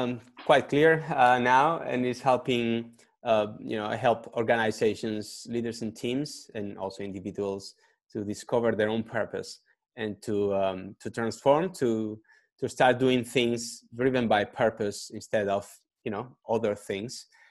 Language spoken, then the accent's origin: English; Spain; English is a second language; moved away as an adult; now in Netherlands; I'm from Spain originally, and I'm living here for 12 years already in the Netherlands.